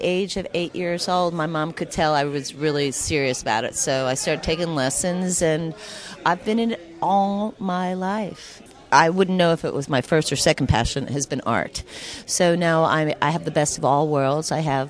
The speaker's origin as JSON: {"language": "English", "region": "New York", "country": "United States", "tie": "born or raised there", "said": "I grew up in New York, and at 6 months old, I did my first commercial"}